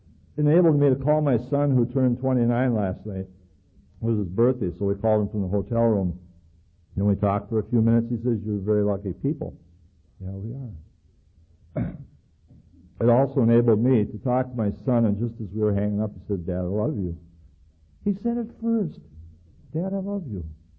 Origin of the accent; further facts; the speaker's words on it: Superior, Wisconsin, United States; I grew up in Superior, Wisconsin. There was 25,000 people in 89 bars.